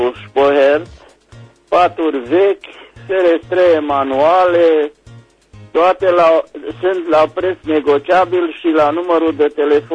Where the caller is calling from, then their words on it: Bocșa, Caraș-Severin, Romania; din Bocșa